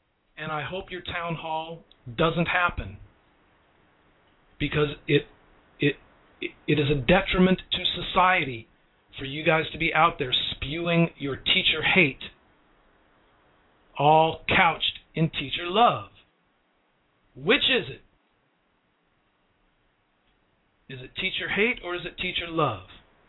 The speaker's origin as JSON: {"language": "English", "town": "Los Angeles", "region": "California", "country": "United States", "said": "you know, I'm from Los Angeles, and many years ago, I think it was back in the 80s, there was a famous case, the McMartin preschool case."}